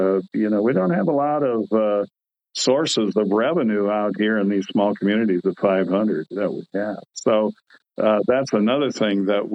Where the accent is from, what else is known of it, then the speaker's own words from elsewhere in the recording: Pomeroy, Ohio, United States; I drive through my hometown of Pomeroy, and there are a lot of vacant lots that used to have a house